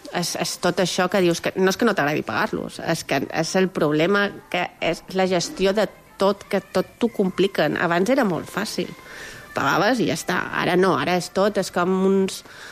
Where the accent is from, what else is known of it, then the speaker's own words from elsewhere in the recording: Palma, Balearic Islands, Spain; i jo era de Palma de tota la vida del barri